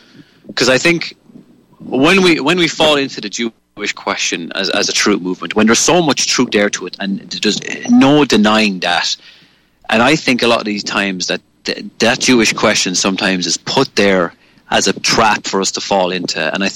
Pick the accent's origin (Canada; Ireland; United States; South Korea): Ireland; even though I'm an Irish man and I am very moved by Irish music, by the Irish language, by the flag